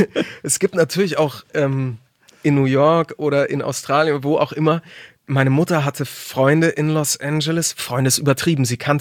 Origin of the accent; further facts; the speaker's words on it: Munich, Bavaria, Germany; Und ich bin groß geworden, geboren und groß geworden in München